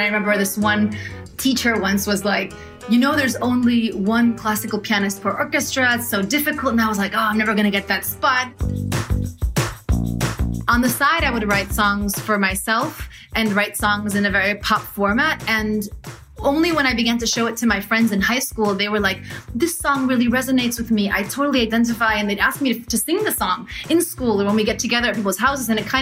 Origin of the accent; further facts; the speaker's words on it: San Francisco, California, United States; also born or lived in Chile; I was born in California, in San Francisco. My family is bicultural, so I grew up kind of first generation of a Chilean family in the Bay Area.